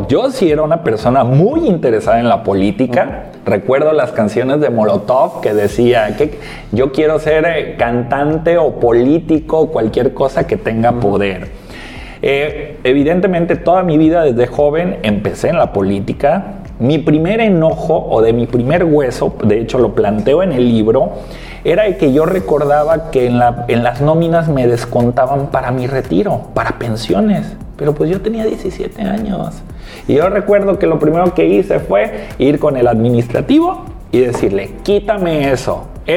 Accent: El Pitillal, Jalisco, Mexico; Pues bueno, soy del Pitillal, obviamente. Ahí tengo mi domicilio conocido.

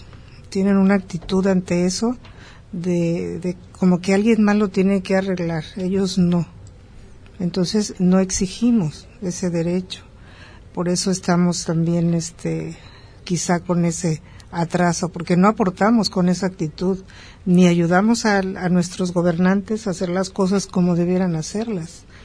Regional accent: Bucerías, Nayarit, Mexico; yo soy de Bucerías

